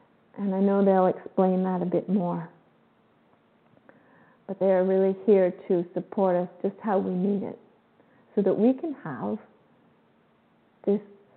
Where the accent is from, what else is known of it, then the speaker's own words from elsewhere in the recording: Canada; now in Costa Rica; I'm Canadian and I'm currently in Costa Rica.